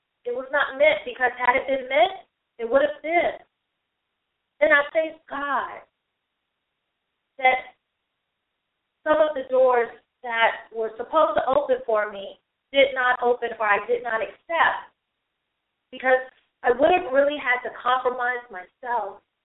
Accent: the South, United States; You know, I'm from the South, so we roll our words towards the kids.

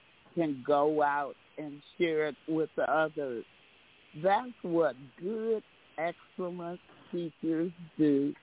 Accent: Rockford, Illinois, United States; from Rockford, Illinois.

